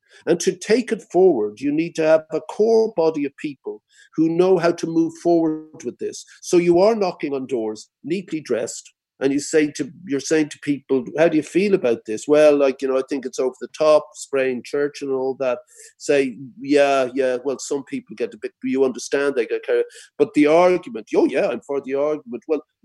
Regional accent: Ireland; And I say that as an Irish person who over the last 12 years have enacted the greatest social and cultural revolution in Western Europe in our time

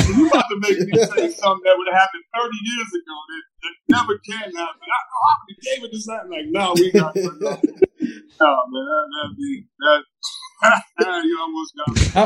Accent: Detroit, Michigan, United States; You know, I'm from Detroit. I wouldn't have made it if everybody didn't hate us

